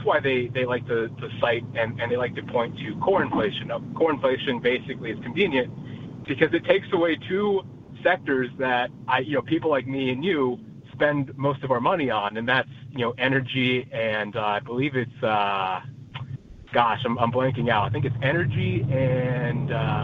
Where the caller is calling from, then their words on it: Virginia, United States; Yes, I'm calling in from Virginia, and I'm actually driving back home